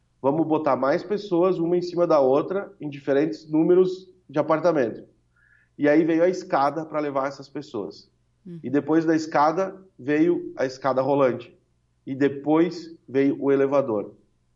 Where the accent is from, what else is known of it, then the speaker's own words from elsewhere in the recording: Nova Bassano, Rio Grande do Sul, Brazil; also born or lived in Lagoa Vermelha; Eu nasci em Lagoa Vermelha e acabei vindo para Nova Bassano muito pequenininho.